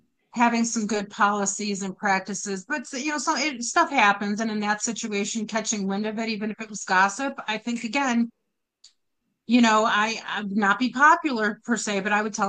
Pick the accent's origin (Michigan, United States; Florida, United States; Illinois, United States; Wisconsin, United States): Michigan, United States; Detroit; Believe me, I'm from Detroit, so I always tell people I'm from Detroit. I have toned this down over the years.